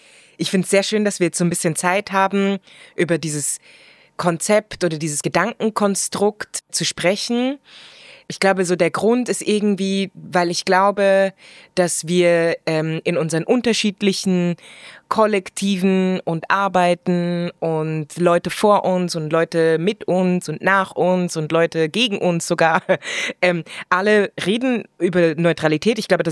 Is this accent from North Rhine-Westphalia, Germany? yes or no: no; Munich, Bavaria, Germany; now in Switzerland; Wir kommen ja eigentlich beide aus München und sind in die Schweiz migriert, sind hier zugewanderte AusländerInnen.